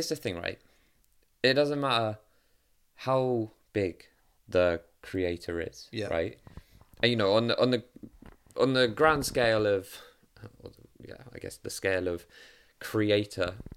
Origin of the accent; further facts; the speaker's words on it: Seaford, South East England, United Kingdom; But I'm from Seaford. I'm not going to support Seaford Town.